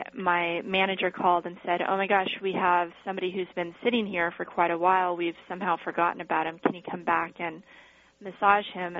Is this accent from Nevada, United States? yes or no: yes; Las Vegas, Nevada, United States; I grew up skiing and snowboarding, even though I'm from Vegas.